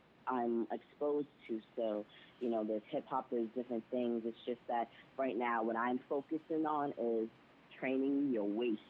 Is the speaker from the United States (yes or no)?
yes; Boston, Massachusetts, United States; Well, I grew up in Boston. I'm actually from Roxbury, Mass.